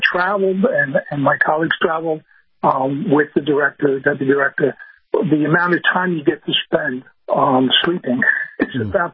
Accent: Bronx, New York, United States; I'm a kid from the Bronx, but I have learned a tremendous amount.

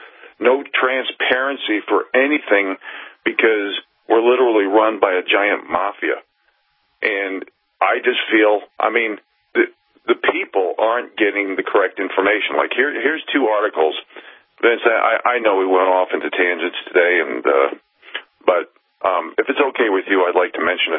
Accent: United States; I feel that I'm an American

